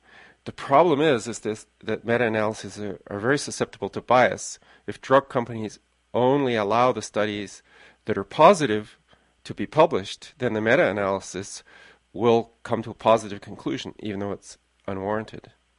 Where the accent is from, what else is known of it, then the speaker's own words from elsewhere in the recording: England, United Kingdom; because I grew up in England